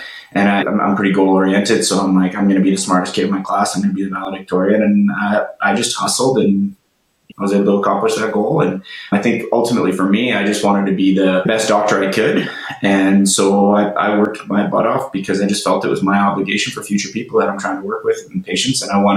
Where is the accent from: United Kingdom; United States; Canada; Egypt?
Canada; And I'm a Canadian kid. I played hockey.